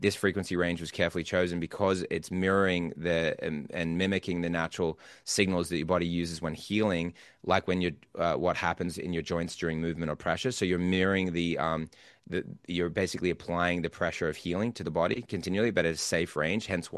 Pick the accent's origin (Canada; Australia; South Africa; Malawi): Australia; also born or lived in United States; I'm Australian, so we've got to do the Australian, and I'm American as well, but. So I'm in both worlds